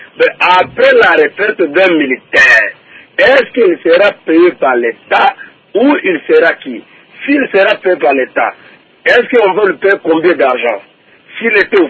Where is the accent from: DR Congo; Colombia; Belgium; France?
DR Congo